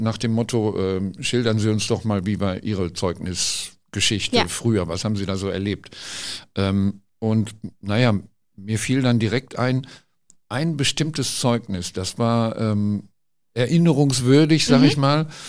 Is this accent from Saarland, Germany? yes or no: no; Recklinghausen, North Rhine-Westphalia, Germany; ich komme aus Recklinghausen-Suderwich, das war Sachsenstraße